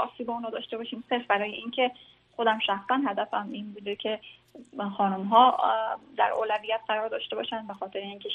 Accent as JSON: {"language": "Persian", "region": "Herat", "country": "Afghanistan", "also_born_or_lived": "Iran", "moved": "as an adult", "lives_now": "United States", "said": "من به نیت یک مهاجر افغان در ایران به دنیا آمدم و بعد از سال 2002 ما هرات برگشتیم و در اونجا بودیم و 2012 آمریکا آمدم."}